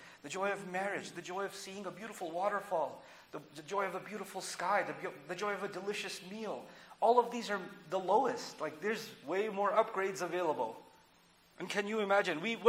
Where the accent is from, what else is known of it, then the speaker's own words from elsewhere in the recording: Dallas, Texas, United States; I come from Dallas. There's nothing to look at, you know.